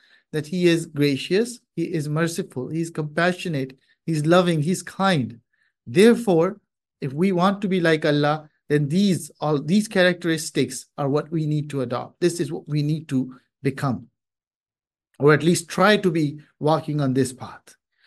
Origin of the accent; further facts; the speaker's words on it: Canada; I, growing up in Canada